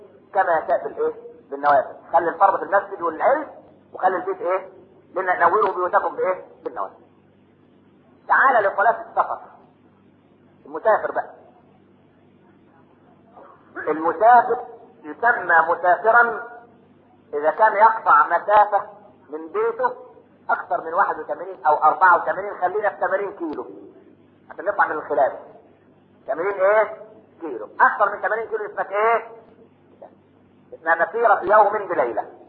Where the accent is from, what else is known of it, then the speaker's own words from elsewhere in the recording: Minya, Minya Governorate, Egypt; فاكر زمان على المحطة عندنا في المنيا